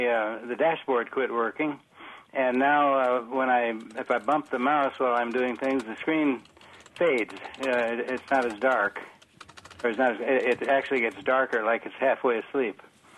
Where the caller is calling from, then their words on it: Monticello, United States; Monticello.